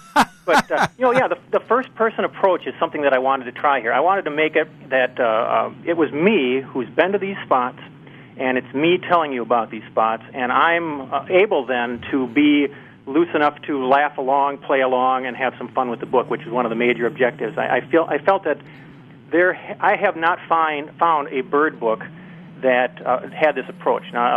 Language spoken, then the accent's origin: English; Racine, Wisconsin, United States; now in Eau Claire, United States; I, of course, live in Eau Claire, which looks a lot like a winter postcard today. But yeah. I was born and raised in Racine. I went to school in La Crosse.